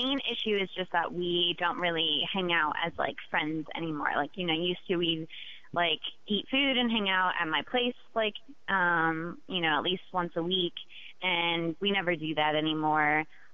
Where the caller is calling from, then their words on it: Brooklyn, New York, United States; Brooklyn, New York.